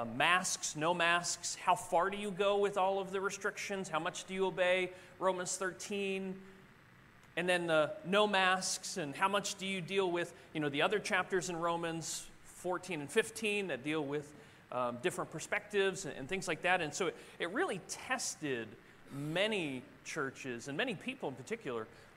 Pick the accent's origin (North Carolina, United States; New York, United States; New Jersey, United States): New Jersey, United States; now I'm from New Jersey, just outside of Philadelphia, across the river, Delaware River